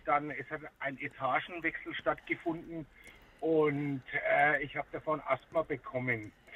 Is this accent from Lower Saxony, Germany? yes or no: no; Nuremberg, Bavaria, Germany; Ich bin 67 Jahre alt. Ich bin aus Nürnberg und sitze gerade im LKW.